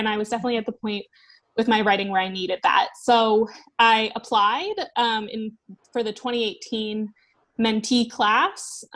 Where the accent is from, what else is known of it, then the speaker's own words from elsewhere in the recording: United States; moved away as an adult; now in United Kingdom; I'm actually an American expat living in the UK right now.